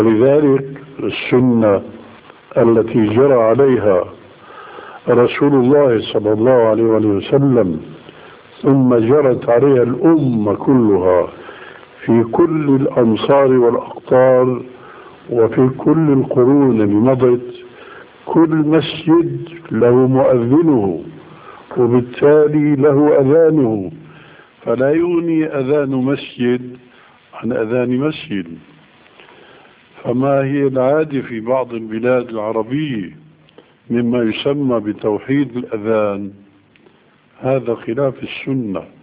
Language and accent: Arabic; Damascus, Damascus Governorate, Syria; كما يقول عندنا في دمشق انفشفل